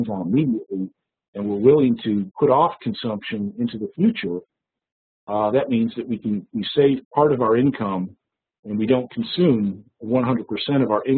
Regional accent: Geneva, New York, United States; I grew up in Geneva, New York.

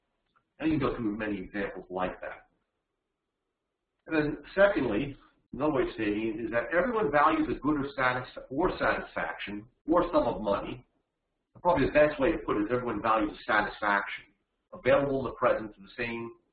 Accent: New Jersey, United States; despite the fact that my name is ends in a vowel and I come from New Jersey

